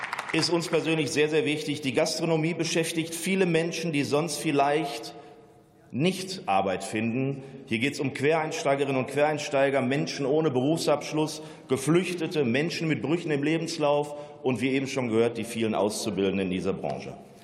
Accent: Essen, North Rhine-Westphalia, Germany; Ich komme aus der Stadt Essen

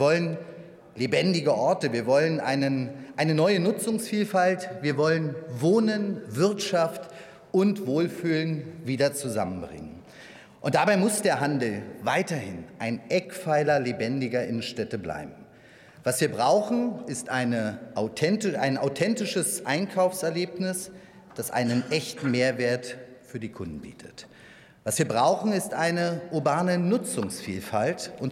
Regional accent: Berlin, Germany; Meine Heimatstadt Berlin hat Freiheitsgeschichte geschrieben.

